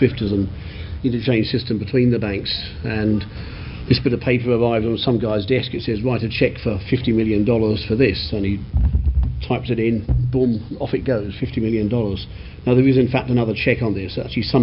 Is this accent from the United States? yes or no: no; United Kingdom; accent: British; now in Australia; I'm British, you can tell by the accent. Well, actually, I'm not. I'm an Australian. I went to Australia 30 years ago and became an Australian citizen.